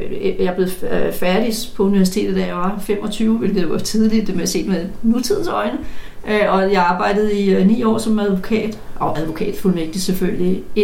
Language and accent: Danish; Kongens Lyngby, Capital Region of Denmark, Denmark; ja, jeg voksede op i Lyngby